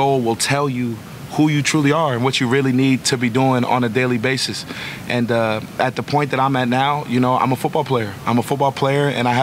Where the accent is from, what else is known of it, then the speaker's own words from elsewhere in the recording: New Jersey, United States; now in Buffalo, United States; I'm from Jersey. I went to school in Philly.